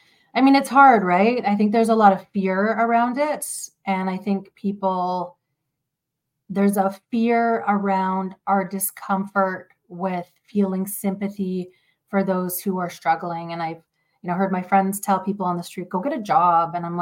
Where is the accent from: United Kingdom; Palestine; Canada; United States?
Canada; we're at this amazing place in this juncture of, you know, being Canadian